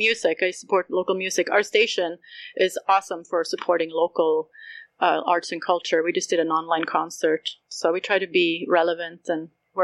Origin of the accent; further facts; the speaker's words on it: Sweden; now in Canada; Yeah, and I'm a white person. I'm actually an immigrant. I'm from Sweden. I was born in Sweden. I'm a landed immigrant here in Canada.